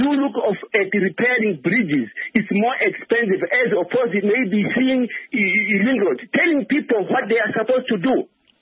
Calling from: Gwanda, Matabeleland South, Zimbabwe; Yeah, I'm phoning from Gwanda.

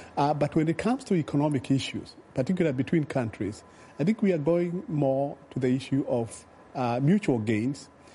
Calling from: Kenya; And I'm talking from Kenya, for example.

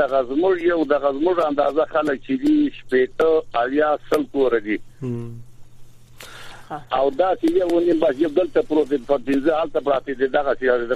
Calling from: Azad Kashmir, Pakistan; د پاکستان د کشمیر نه مې تماس نیولای دی

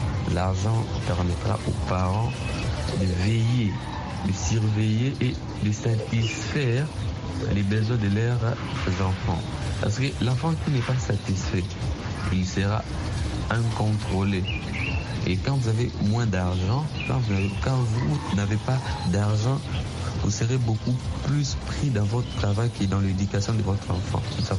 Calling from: Kinshasa, DR Congo; je suis évangéliste de Macaire, où je joue pressé vocal depuis Congo, Kinshasa.

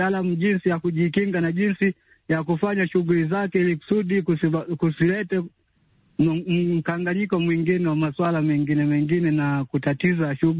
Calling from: Nyamwale, Geita, Tanzania; natokea Nyamwale mkoani Geita hapa nchini Tanzania.

